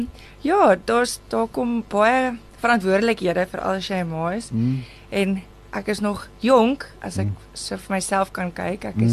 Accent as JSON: {"language": "Afrikaans", "town": "Phalaborwa", "region": "Limpopo", "country": "South Africa", "lives_now": "Mbombela, South Africa", "said": "Ek is oorspronklik van Palaborwa af, maar ek bly nou hier vir die afgelope 6 jaar of 7 jaar."}